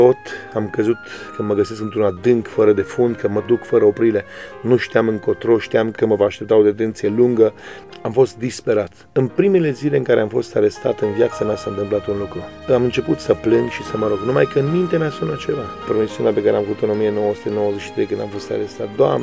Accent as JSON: {"language": "Romanian", "town": "Câmpul Mușii", "region": "Argeș", "country": "Romania", "tie": "born there", "said": "M-am născut în Câmpul Muști al județul Argeș, într-o familie de 5 copii, eu fiind al patrulea, părinții mei oameni credincioși"}